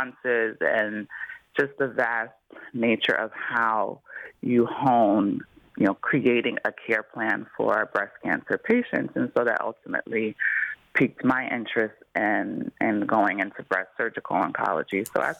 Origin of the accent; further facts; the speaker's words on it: Plainfield, New Jersey, United States; I grew up in Plainfield, so I'm very familiar with JFK.